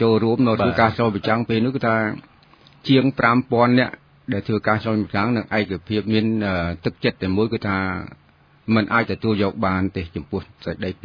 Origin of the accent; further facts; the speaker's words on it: Kandal Stueng, Kandal, Cambodia; ជាកសិករមកពីស្រុកកណ្ដាលស្ទឹងខេត្តកណ្ដាល